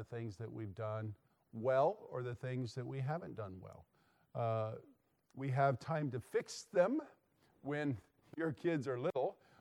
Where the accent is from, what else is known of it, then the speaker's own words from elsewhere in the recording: Lynchburg, Virginia, United States; As Ben mentioned, I'm from Lynchburg, Virginia.